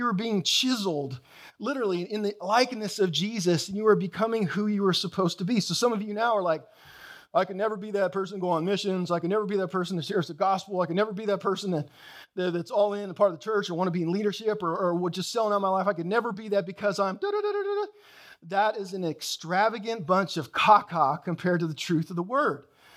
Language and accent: English; Canada; I, of course, have one of the unique citizenships on earth, the highest of the highest echelons as a Canadian. My Canadian passport is like a golden book anywhere in the world.